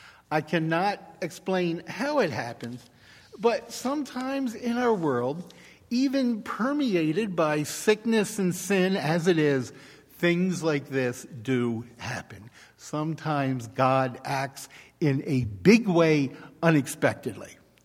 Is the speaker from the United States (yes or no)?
yes; Baltimore, Maryland, United States; When I was growing up in Baltimore, people said it was the city with the world's biggest inferiority complex.